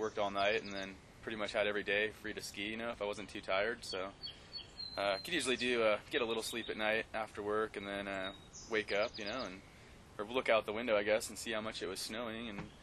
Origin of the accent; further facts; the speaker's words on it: Baker City, Oregon, United States; now in Alta, United States; I grew up in Oregon, Baker City, Oregon, and through the process of just kind of going to school and looking for a better place to ski, I ended up moving out to Alta.